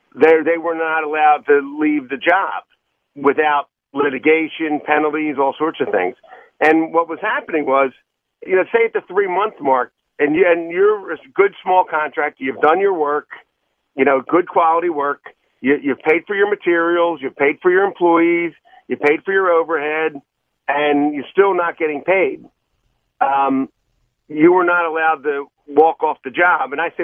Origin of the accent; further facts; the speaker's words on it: Philadelphia, Pennsylvania, United States; I'm a product of the middle class. I grew up in the Oxford Circle, you know, two hardworking parents sent us to Catholic school and to college